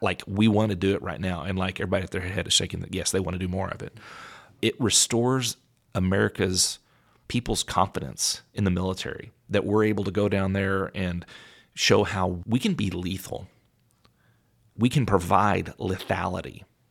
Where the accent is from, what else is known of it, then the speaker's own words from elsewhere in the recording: United States; I mean, we'd love to. I'm American. We get it done.